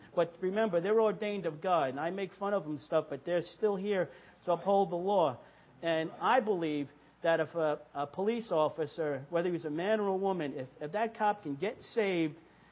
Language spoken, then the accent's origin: English; Long Island, New York, United States; born and bred Long Islander, lived there my whole life.